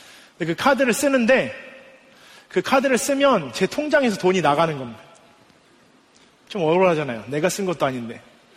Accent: China; 여러분 제가 중국에서 어린 시절을 보냈는데요.

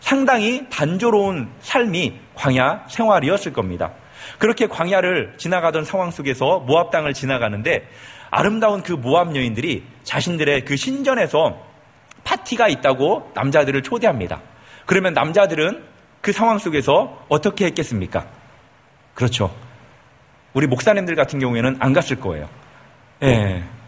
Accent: South Korea; 예, 한국 사람이라서 그런지 된장국만 있어도 김치만 있어도 충분히 먹을 수 있더라고요.

